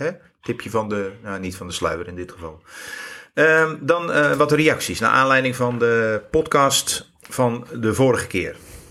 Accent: North Holland, Netherlands; Wij komen uit het zuiden van het West-Friese.

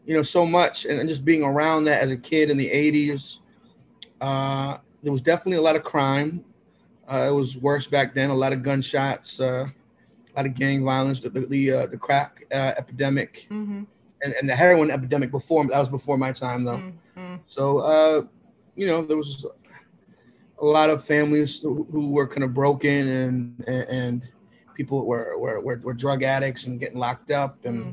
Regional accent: Brooklyn, New York, United States; Yes, I'm a very proud native New Yorker, native Brooklynite, born and raised in Flatbush, Brooklyn.

